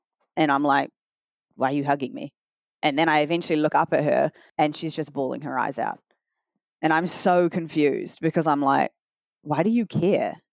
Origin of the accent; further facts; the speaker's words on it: Timaru, Canterbury, New Zealand; now in Auckland, New Zealand; now that I've left my hometown, like everything's going to be fine because all of my issues were back down in Timaru.